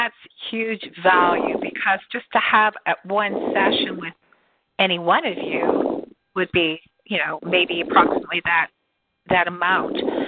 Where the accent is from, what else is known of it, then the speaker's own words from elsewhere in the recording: Canada; as a Canadian, you're always looking as to, that the U.S. dollar is a Canadian dollar